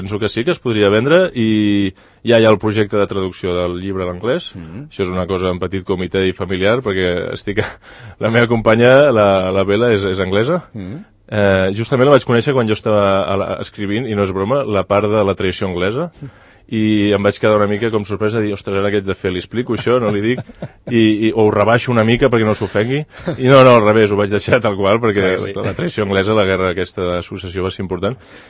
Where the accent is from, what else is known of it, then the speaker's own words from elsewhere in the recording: Catalonia, Spain; les actituds aquelles històriques que com a català m'afecten.